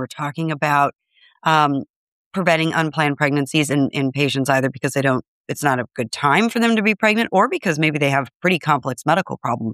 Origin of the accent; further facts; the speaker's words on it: Minnesota, United States; And I'm from Minnesota. So I'm very proud of my state.